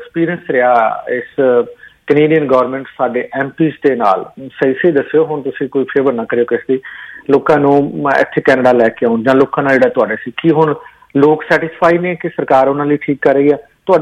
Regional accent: Amritsar, Punjab, India; ਇਸ ਕਰਕੇ ਕਿ ਮੈਂ ਅੰਮ੍ਰਿਤਸਰ ਦੀ ਧਰਤੀ ਨੂੰ ਬਿਲੋਂਗ ਕਰਦਾ।

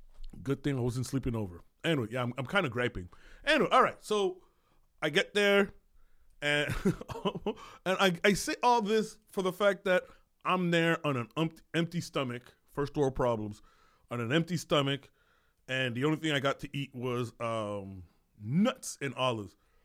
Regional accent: Ottawa, Ontario, Canada; maybe it's just because I'm from Ottawa and I'm used to just going to two comedy clubs

